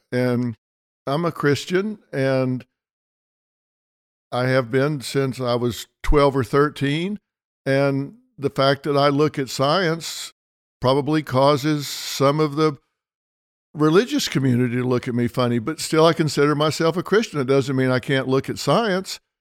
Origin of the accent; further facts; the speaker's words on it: Southern United States, United States; And you know, I was raised in the South.